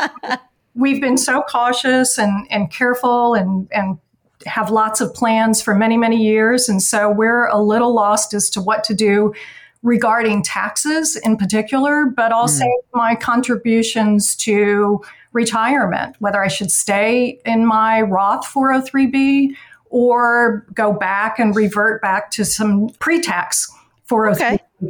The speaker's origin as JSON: {"language": "English", "town": "Atlanta", "region": "Georgia", "country": "United States", "also_born_or_lived": "New York", "said": "Just for a short period of time for a job. I'm originally from Atlanta."}